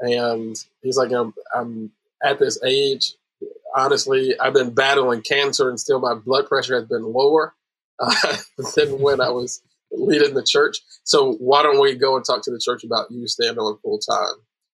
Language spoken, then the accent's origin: English; Chicago, Illinois, United States; And, you know, I grew up in Chicago, actually got bitten by that political bug in 2012.